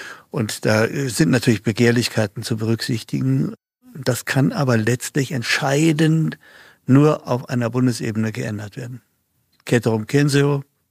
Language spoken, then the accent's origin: German; England, United Kingdom; German is a second language; now in Germany; ich bin ja von Hause aus Engländer